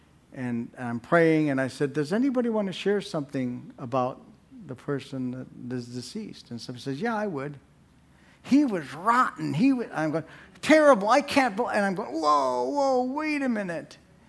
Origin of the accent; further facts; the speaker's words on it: Chicago, Illinois, United States; being an ex-Catholic Italian from Chicago. Now, I'm still Italian and I'm still from Chicago, but I'm an ex-Catholic.